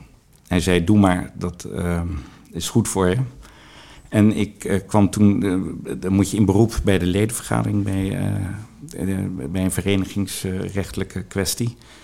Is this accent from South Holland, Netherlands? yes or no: yes; Rotterdam, South Holland, Netherlands; ik kom uit Rotterdam en ik wilde hier terug.